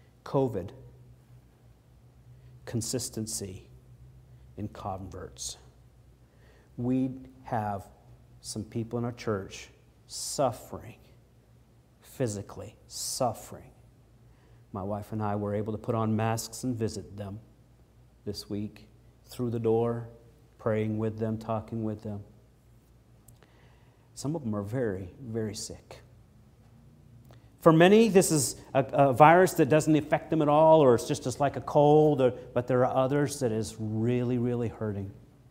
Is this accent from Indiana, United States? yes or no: no; Maine, United States; As a lumberjack growing up in Maine, I did a lot of work with trees.